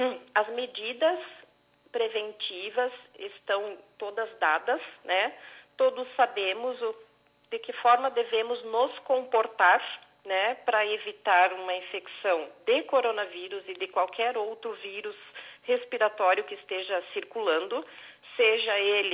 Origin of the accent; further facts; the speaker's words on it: Brazil; O uso de máscara agora é uma novidade que não é um hábito nosso enquanto brasileiros